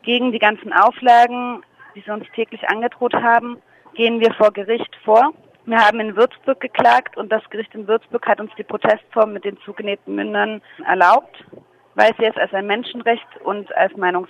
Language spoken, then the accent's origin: German; Iran; now in Germany; Wir kommen aus dem Iran.